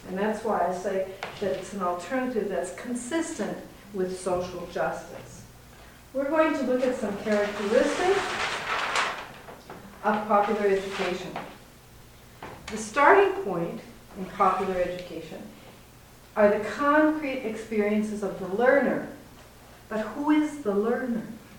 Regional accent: Minnesota, United States; born there; And I was born in Minnesota, but I've been working in Central America for the last 25 years

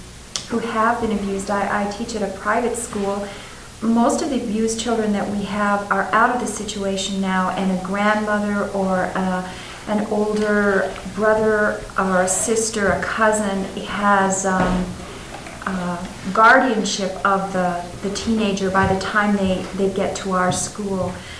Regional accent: Seattle, Washington, United States; from Seattle. I have four children from 12 to 19.

